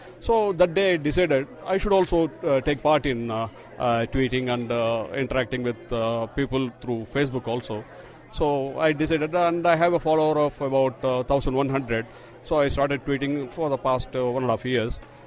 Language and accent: English; Tamil Nadu, India; Yeah, I'm a farmer from India, Tamil Nadu.